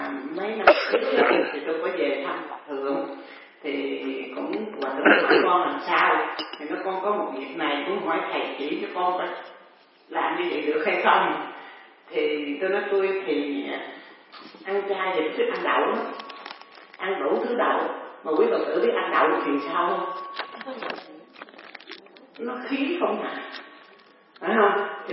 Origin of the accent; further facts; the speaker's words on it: Northern Vietnam, Vietnam; Thì thí dụ như bình thường á thì mình người Bắc thì gọi là đánh lắm